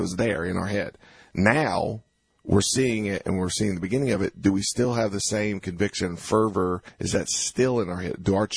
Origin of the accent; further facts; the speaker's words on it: the South, United States; I can remember being a little kid growing up in the South